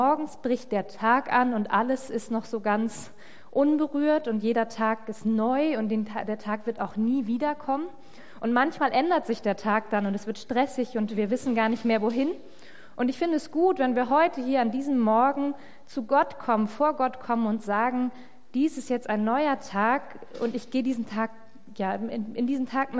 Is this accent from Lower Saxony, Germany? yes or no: no; Schleswig-Holstein, Germany; in dem für mich schönsten Bundesland der Welt, Schleswig-Holstein, wo ich herkomme